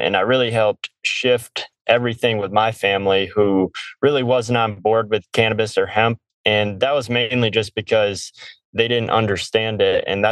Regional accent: Michigan, United States; You know, I come from Michigan, where we've had a cannabis program, I believe, since 2008.

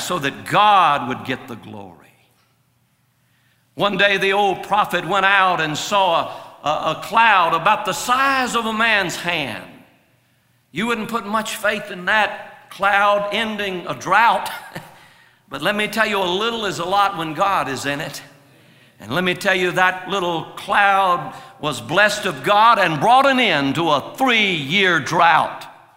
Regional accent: Georgia, United States; I'm from Twiggs County, Georgia. You don't get any more redneck than Twiggs County.

